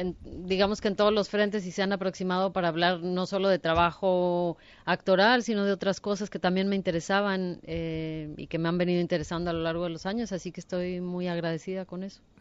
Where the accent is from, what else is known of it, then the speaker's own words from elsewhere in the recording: Mexico; quiénes somos las mujeres latinoamericanas y quiénes somos las mujeres mexicanas, y era algo que a mí no me interesaba mucho. Y preferí regresar a mi país